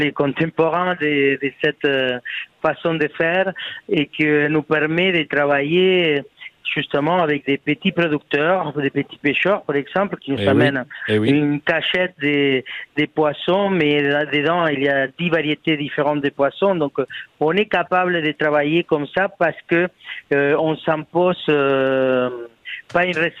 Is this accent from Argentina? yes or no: yes; Argentina; now in France; je suis originaire d'Argentine, mais je fais pas une cuisine argentine.